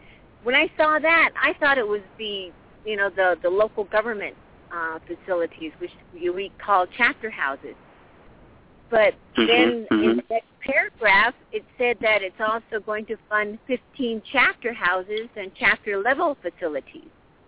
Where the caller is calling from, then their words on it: Window Rock, Arizona, United States; And I'm calling in from Window Rock, Arizona, which is where the Navajo Nation Council is located